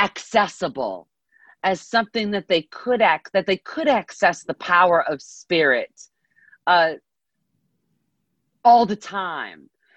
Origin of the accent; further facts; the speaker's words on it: United States; I am a proud American, and I am not an American disser.